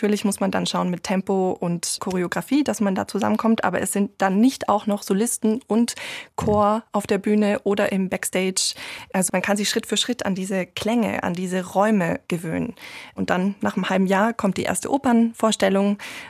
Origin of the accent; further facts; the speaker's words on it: Munich, Bavaria, Germany; Ich bin Münchner Kindl, ne?